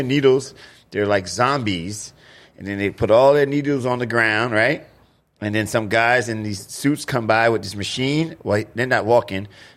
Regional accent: New York City, New York, United States; Listen, I'm from New York City, and New York City, big cities, and in Seattle and Portland.

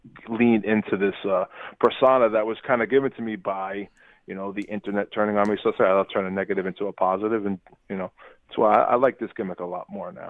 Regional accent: Brooklyn, New York, United States; I grew up Italian kid in Brooklyn. I'm not saying like, oh, my family's connected, but like it was people, like it was the way I grew up.

